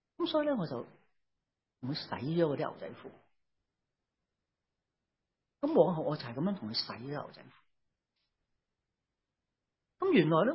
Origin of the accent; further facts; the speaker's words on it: Chaozhou, Guangdong, China; 我哋系潮州人嚟噶嘛？